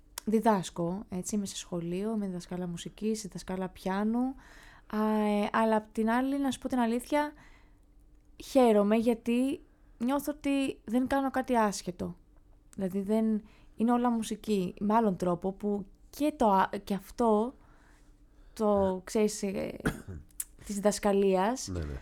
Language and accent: Greek; Patras, Western Greece, Greece; moved away as an adult; now in Athens, Greece; Είδα ότι η Αθήνα με κοινωνικοποίησε πάρα πολύ, γιατί ήρθα από την Πάτρα που και...